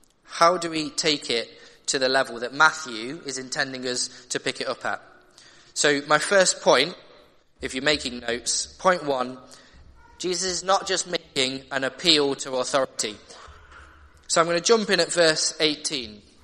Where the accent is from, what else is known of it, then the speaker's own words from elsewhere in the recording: Nottingham, East Midlands, United Kingdom; I grew up in Nottingham, so football is sort of the sport that you come up with.